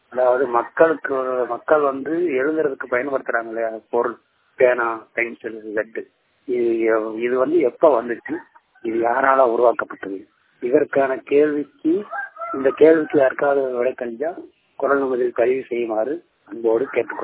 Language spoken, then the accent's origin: Tamil; Tamil Nadu, India; நான் விருதுநகர் மாவட்டத்தைச் சேர்ந்தவன். நான் ஒரு முழு கண் பார்வையற்ற மாற்றுத்திறனாளி.